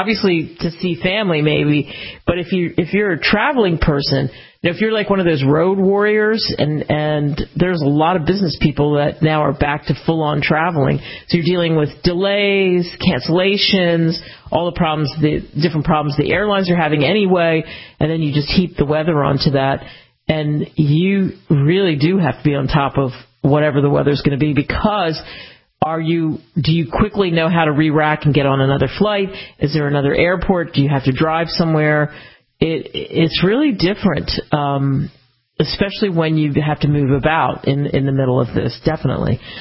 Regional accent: San Bernardino, California, United States; I'm from San Bernardino in that area

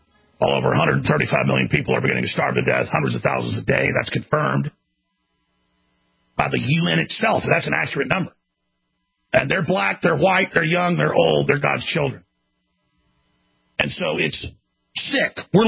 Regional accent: Dallas, Texas, United States; I grew up in Dallas. A lot of great black folks, too.

